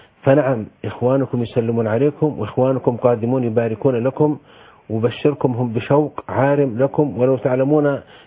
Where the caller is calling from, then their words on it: Cairo, Cairo Governorate, Egypt; أنا أكلمكم من القاهرة، هنا القاهرة ما شاء الله أمن واستقرار واستثباب